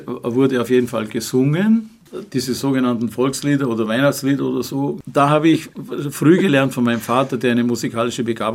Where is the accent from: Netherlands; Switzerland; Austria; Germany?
Austria; Upper Austria; Ich komme aus Oberösterreich, aus dem oberen Innviertel. Und das hat mich als Kind geprägt. Das ist eine Gegend, die also zu 99, so und so viel Prozent also rein katholisch ist und immer war.